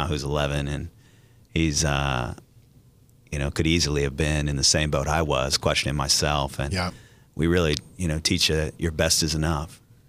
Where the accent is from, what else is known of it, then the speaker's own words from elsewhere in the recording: Washington, United States; Grew up in the great northwest state of Washington, and my parents moved over here from London.